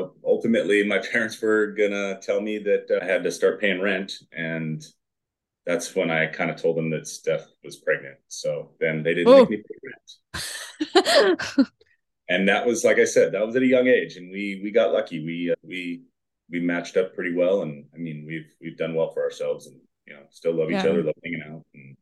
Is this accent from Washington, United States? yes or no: yes; Mountlake Terrace, Washington, United States; So originally I was born in Seattle, moved to Mount Lake Terrace when I was like 4 years old, raised in Mount Lake Terrace